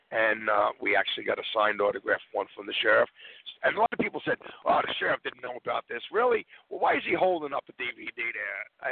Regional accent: East Coast, United States; Mark, I grew up on the East Coast. Mine begins with a zero.

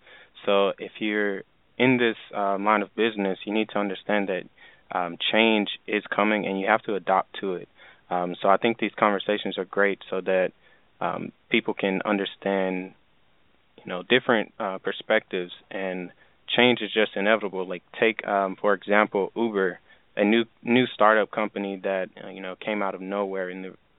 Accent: Tyler, Texas, United States; born there; I was born in Tyler, Texas.

